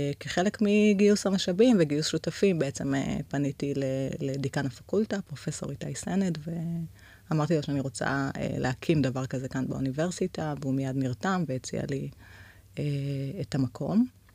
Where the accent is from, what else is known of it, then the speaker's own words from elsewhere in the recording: Krayot, Haifa District, Israel; born there; ונולדתי בקריות. אני בוגרת תואר שני כאן של אוניברסיטת תל אביב במדיניות ציבורית. התואר ראשון עשיתי באוניברסיטת חיפה. זהו, גרה בראשון לציון, אמא לשתי בנות.